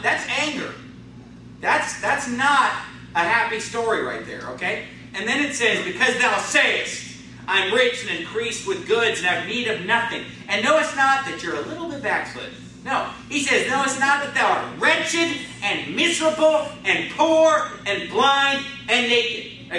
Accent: California, United States; born or raised there; now in Arizona, United States

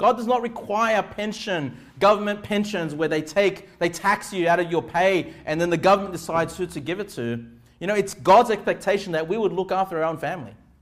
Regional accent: Canley Vale, New South Wales, Australia; I grew up here in Canleyvale. I grew up here just, you know, a few kilometers away from where we meet for church.

